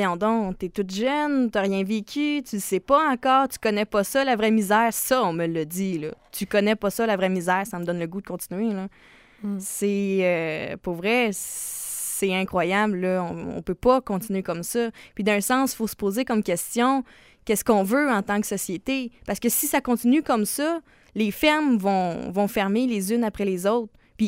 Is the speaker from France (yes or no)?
no; Quebec, Canada; c'est qu'est-ce qu'on veut en tant que Québécois pour les agriculteurs.